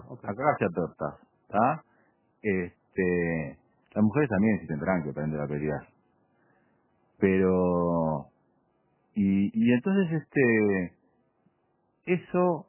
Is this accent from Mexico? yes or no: no; Pocitos, Montevideo, Uruguay; A mí Positos, yo nací en Positos, a mí Positos nunca me gustó la gente linda